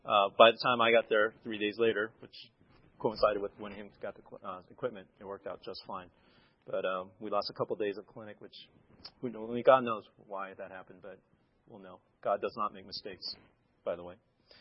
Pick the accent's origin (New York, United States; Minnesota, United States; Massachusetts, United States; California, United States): California, United States; Monterey; So I went back to my hometown, Monterey.